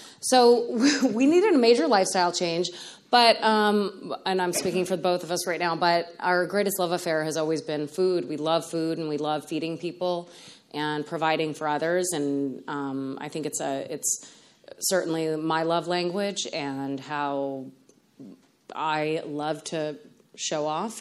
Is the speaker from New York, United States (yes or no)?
yes; Menands, New York, United States; So I'm from Menands. And I grew up just outside of downtown Albany. I went to Loudonville Elementary and Albany Academy.